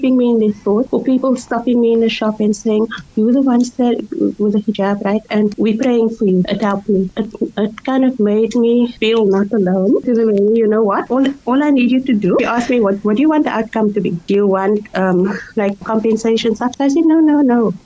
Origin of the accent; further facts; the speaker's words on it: Cape Town, Western Cape, South Africa; I'm Cape Townian, besides being South African, I'm Cape Townian. And in Cape Town, Muslims rule.